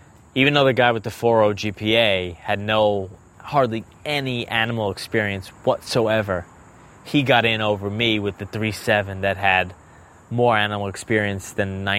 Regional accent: West Babylon, New York, United States; I'm 31 years old. I was born in Bayshore at Southside Hospital. I grew up in West Babylon, New York.

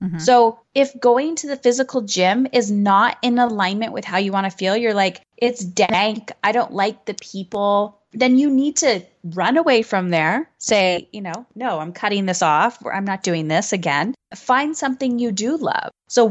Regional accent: Canada; I'm Canadian, so we already had our Thanksgiving

